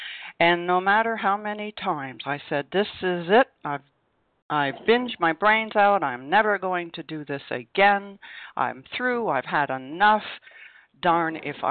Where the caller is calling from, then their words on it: Vermont, United States; I am calling you from Vermont.